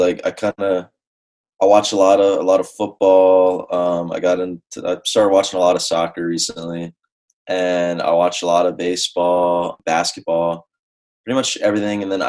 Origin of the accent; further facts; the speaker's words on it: Dover, Delaware, United States; I'm from Dover, Delaware.